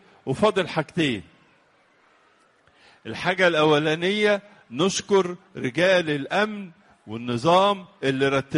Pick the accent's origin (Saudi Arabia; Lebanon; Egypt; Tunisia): Egypt; وبيحبوا العلاقات الطيبة اللي بتشملنا كلنا كمصريين